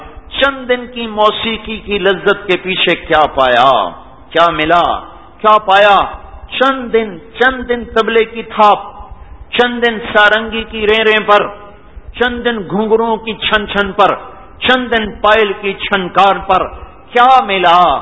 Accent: Punjab, Pakistan; خانوال میرا ضلع ہے, اس کے قریب میرا گاؤں ہے

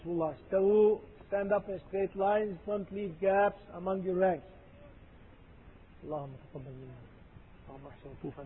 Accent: Egypt; I remember when I was growing up in Egypt as a young man.

